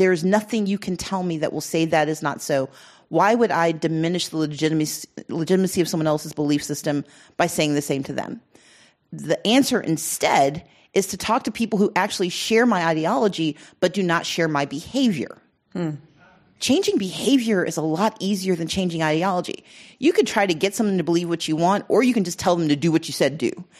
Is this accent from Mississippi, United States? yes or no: yes; Mississippi, United States; also born or lived in Georgia; I grew up in Mississippi. I came of age in Georgia.